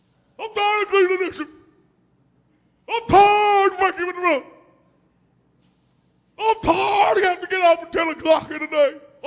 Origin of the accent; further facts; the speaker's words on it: Fairfax, Virginia, United States; I had been raised in the city all my life. I was a city slicker. I was raised down in Washington, D.C., close to the Capitol, about 12 miles from Washington, raised in Fairfax.